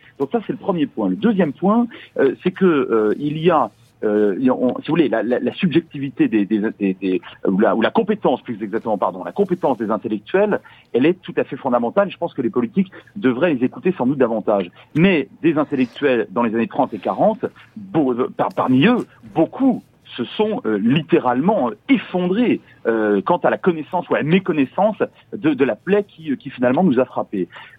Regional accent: France; moi je suis français donc je parle en tant que citoyen français

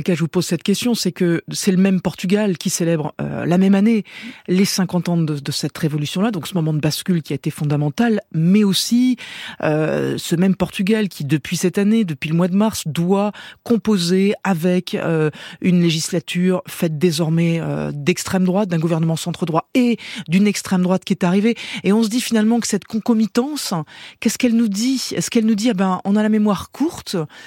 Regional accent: France; et notamment chez nous en France, chez vos voisins immédiats, les Espagnols avec Vox

